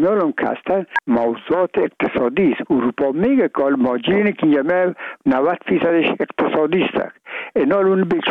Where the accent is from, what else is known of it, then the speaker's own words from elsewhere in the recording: Afghanistan; ما افغان هستیم